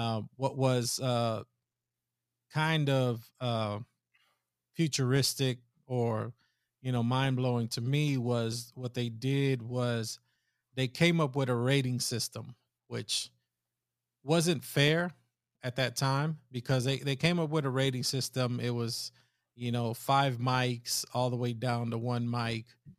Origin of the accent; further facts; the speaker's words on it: East Coast, United States; I'm from the East Coast.